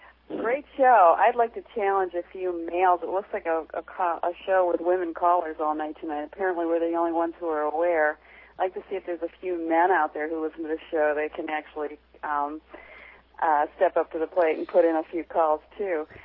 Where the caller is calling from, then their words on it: Charlotte, North Carolina, United States; Hi, Brooks. … I'm calling from Charlotte.